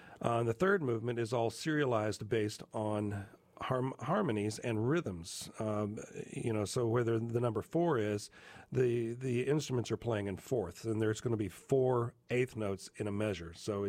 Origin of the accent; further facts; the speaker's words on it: Knoxville, Tennessee, United States; Summer Contemporary Music Festival in Knoxville, Tennessee, my hometown.